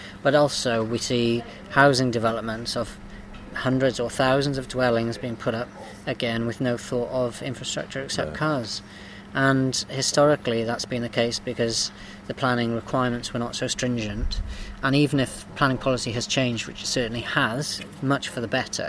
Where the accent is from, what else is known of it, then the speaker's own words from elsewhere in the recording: Bridgend, Wales, United Kingdom; I'm from Bridgend originally. I had a great upbringing here.